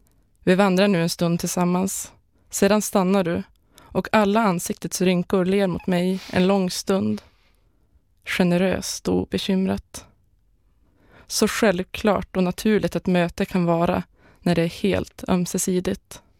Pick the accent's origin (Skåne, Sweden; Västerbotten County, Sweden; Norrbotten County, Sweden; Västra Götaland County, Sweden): Västerbotten County, Sweden; Umeå; Nu har jag bott hemma i Umeå typ 2 år.